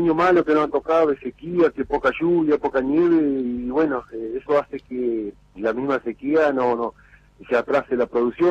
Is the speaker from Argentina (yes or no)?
yes; Carmen de Patagones, Buenos Aires Province, Argentina; Bueno, yo me crié ahí, en Carmen de Patagones, en la provincia de Buenos Aires.